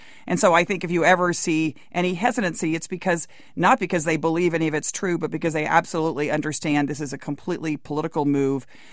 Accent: Texas, United States; And in the state of Texas, my home state, where dozens of women's health centers have now shut down

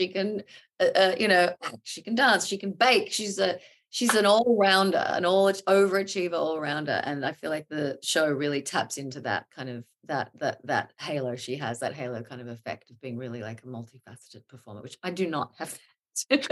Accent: Australia; now in New York, United States; I consider myself an Aussie.

